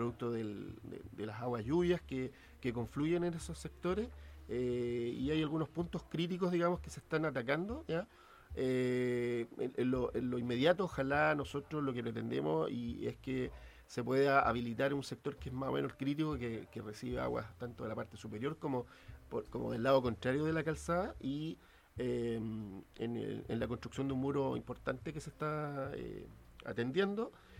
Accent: Valparaíso, Chile; also born or lived in Quilpué; yo soy oriundo acá de la región, nací circunstancialmente en Quilpué, pero prácticamente mucha parte de mi vida, desde mi niñez hasta adolescencia, en Valparaíso.

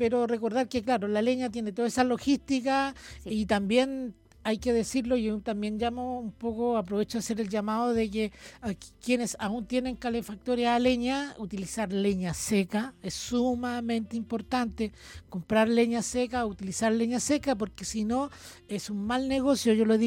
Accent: Catemu, Valparaíso, Chile; vengo de Catemu, de la región de Valparaíso Interior

